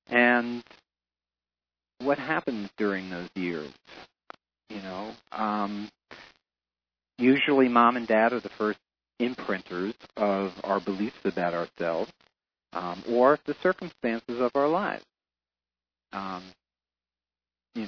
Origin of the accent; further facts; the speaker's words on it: New York, United States; now in Los Angeles, United States; In fact, I'm very thrilled that the Angels beat the Yankees tonight, even though I'm from New York, but I live in L.A.